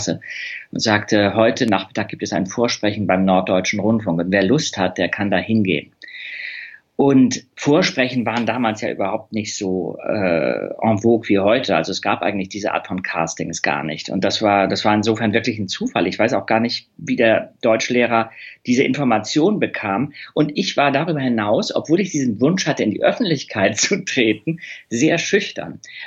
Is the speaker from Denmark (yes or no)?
yes; Denmark; born there; Ich bin in Dänemark geboren worden. Das war mehr oder weniger ein Unfall, weil ich zu früh auf die Welt gekommen bin. Ein 7-Monats-Kind.